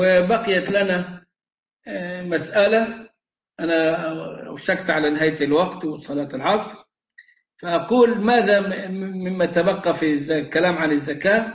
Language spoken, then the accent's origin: Arabic; Egypt; إحنا كمصريين